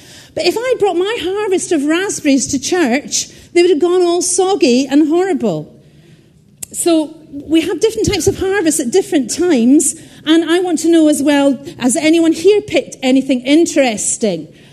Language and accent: English; Scotland, United Kingdom; I'm from Scotland.